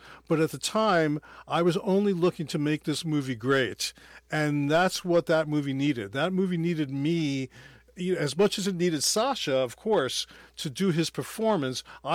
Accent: Brooklyn, New York, United States; Well, again, growing up in Brooklyn, I had to extricate myself from many tense situations.

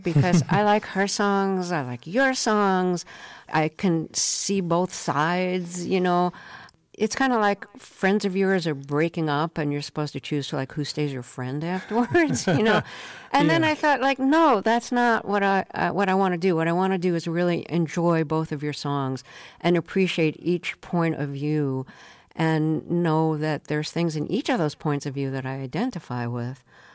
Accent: Brooklyn, New York, United States; And I'll say, I'm from Brooklyn, and I had to look up what a gravel weed was.

